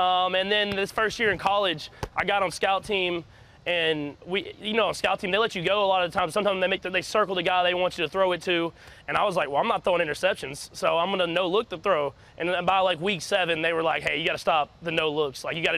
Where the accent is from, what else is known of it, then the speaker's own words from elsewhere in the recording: Texas, United States; I was a little scared about snow. I grew up in Texas.